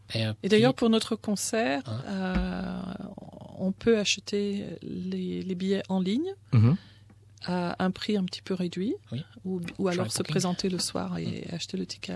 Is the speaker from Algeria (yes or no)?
no; France; je suis française d'origine